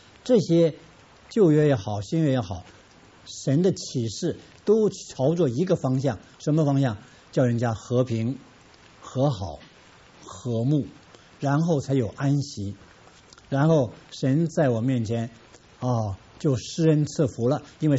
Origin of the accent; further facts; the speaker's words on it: China; 我们中国人最懂得这个道理